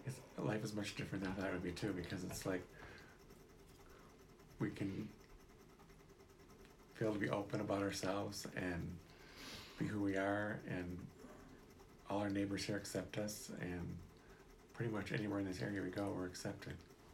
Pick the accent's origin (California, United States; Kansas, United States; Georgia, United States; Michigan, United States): Michigan, United States; Rochester; I was born in Rochester, Michigan, and I've lived in this area my entire life.